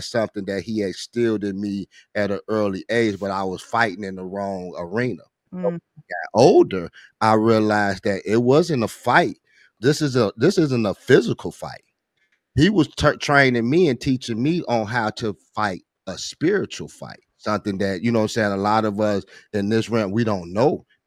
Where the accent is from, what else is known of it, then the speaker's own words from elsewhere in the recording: Gary, Indiana, United States; you know, come from humble beginnings, born and raised in Gary, Indiana, home